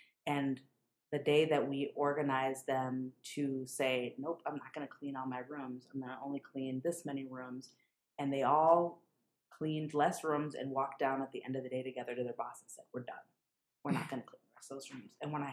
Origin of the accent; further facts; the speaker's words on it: Minneapolis, Minnesota, United States; So I'm from Minneapolis. Mm-hmm. I was born and raised in Minneapolis.